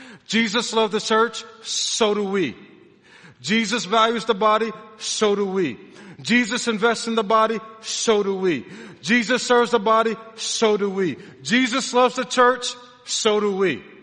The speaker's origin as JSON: {"language": "English", "town": "Detroit", "region": "Michigan", "country": "United States", "said": "I ain't forgot that I'm from Detroit."}